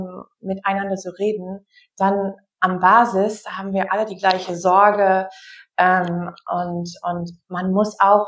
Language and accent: German; Wisconsin, United States; German is a second language; now in Germany; Also ich bin Amerikanerin, wie du gesagt hast. Ich bin in Wisconsin aufgewachsen, wie man gesehen hat, ein sehr wichtiger Swing State dieses Jahr.